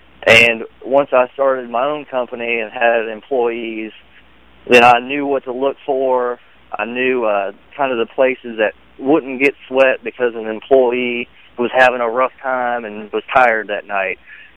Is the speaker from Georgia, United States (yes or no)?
no; Lexington, Kentucky, United States; now in Louisville, United States; And my wife is from Lexington. I'm from Lexington. And I had to pack everything up with her and move to Louisville.